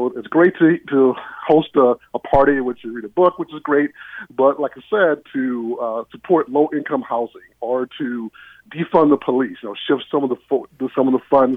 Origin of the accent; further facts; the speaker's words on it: Georgia, United States; moved away; So I grew up in the South. As you mentioned, it's very different racial climate in Georgia, where I was from.